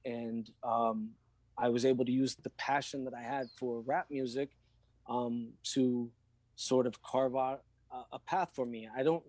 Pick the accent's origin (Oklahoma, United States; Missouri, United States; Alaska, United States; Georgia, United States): Missouri, United States; Raymore; I grew up in Raymore, Missouri, just south of Kansas City.